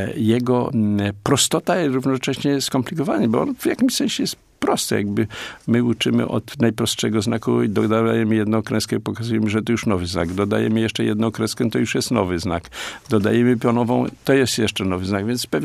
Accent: Masovian Voivodeship, Poland; ja pochodzę z maleńkiej wioski. Właściwie urodziłem się gdzie indziej, ale mieszkałem już jako świadomy młody człowiek w takiej wiosce pod Ciechanowem, gdzie było zaledwie 5 gospodarstw.

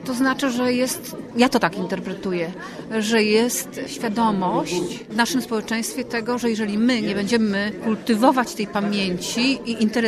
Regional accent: Poznań, Greater Poland Voivodeship, Poland; my mówię w sensie Wielkopolanie, my poznaniacy

